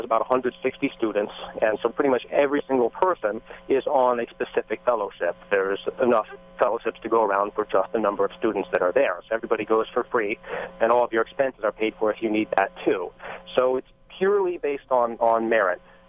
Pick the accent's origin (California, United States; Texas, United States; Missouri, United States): California, United States; Bay Area; I was born and raised in the Bay Area. I've lived all over, pretty much every sector of the Bay Area, in fact.